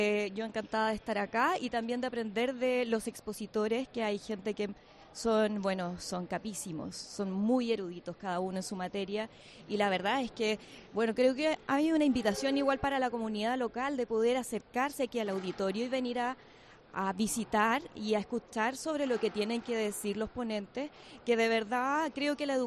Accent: Los Lagos, Chile; vengo desde el sur de Chile, desde la Patagonia y específicamente del archipiélago de Chiloé.

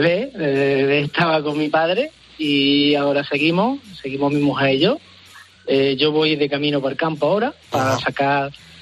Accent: Córdoba, Andalusia, Spain; Nosotros somos de Córdoba, ¿sí? Estamos en Córdoba, ¿sí?

